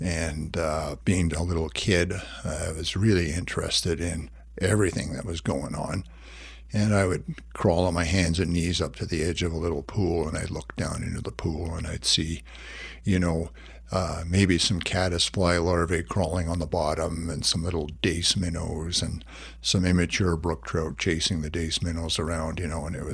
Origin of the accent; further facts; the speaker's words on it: Montreal, Quebec, Canada; And I grew up in Montreal, and I used to fish some of the little streams in the Laurentians for brook trout.